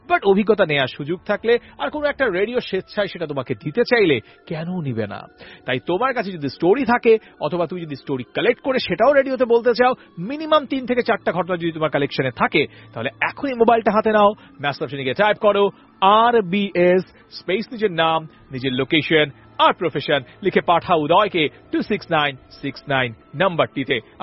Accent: Dhaka, Dhaka Division, Bangladesh; দিন শেষে আমার জন্মস্থান, আমার বসবাস ঢাকা, ঢাকার প্রত্যেকটা মানুষকে ধন্যবাদ জানাতে চাই।

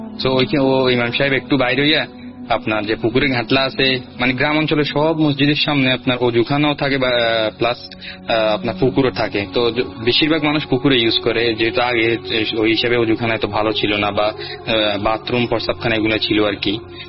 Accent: Comilla, Chittagong Division, Bangladesh; আমার বাড়ি হচ্ছে কুমিল্লা 14 গ্রামের কোন একটা গ্রামে।

